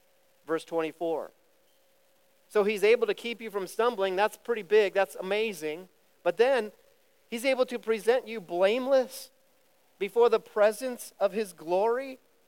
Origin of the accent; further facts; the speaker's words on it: Cincinnati, Ohio, United States; We're from Ohio, Cincinnati. It's only 330 feet above sea level.